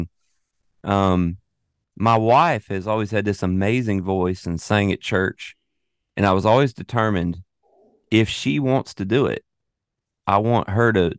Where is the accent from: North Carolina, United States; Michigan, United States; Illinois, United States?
North Carolina, United States; Winston-Salem; Well, I'm from North Carolina, around Winston-Salem, North Carolina.